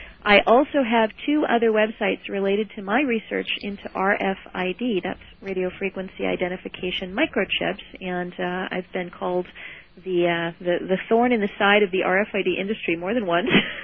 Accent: United States; And to be honest with you, as an American, I felt actually sick to my stomach.

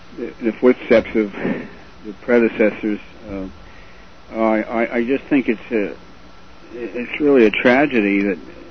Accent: Pittsburgh, Pennsylvania, United States; And I grew up in Pittsburgh, PA, and I remember the Heinz plant on the north side

